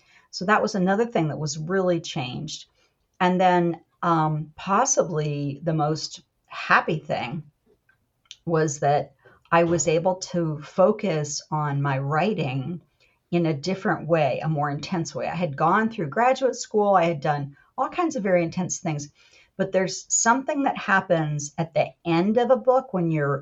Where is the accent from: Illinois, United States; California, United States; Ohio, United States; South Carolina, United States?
Ohio, United States; I'm from Central Ohio and I'm a third generation Ohio State Buckeye.